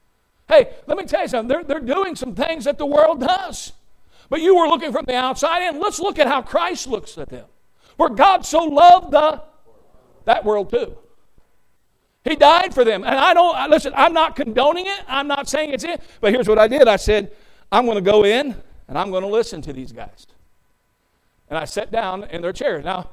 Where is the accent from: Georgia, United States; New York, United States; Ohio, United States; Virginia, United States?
Ohio, United States; I'm from Ohio. And from Ohio, I was raised, you know, on the country, in the farm.